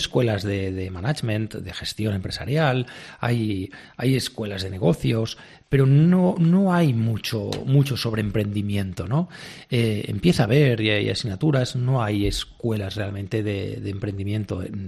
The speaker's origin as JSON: {"language": "Spanish", "town": "Barcelona", "region": "Catalonia", "country": "Spain", "said": "soy de Barcelona, ¿no? Los catalanes decimos aquí hay que decir prou, ¿no? Que es basta"}